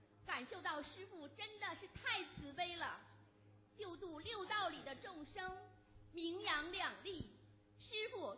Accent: Beijing, China; 我是来自北京的

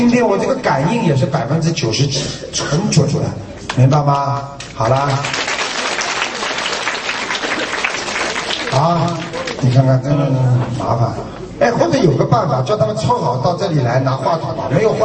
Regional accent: China; 我们中国人有36计

